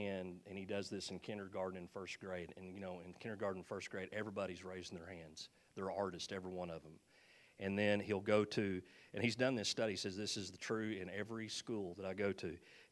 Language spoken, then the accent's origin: English; Leedey, Oklahoma, United States; I'm going back to my hometown, and I'm going to plant a church there, and we're going to be a church of 500 in Leedia. Hello, the town's only 475 people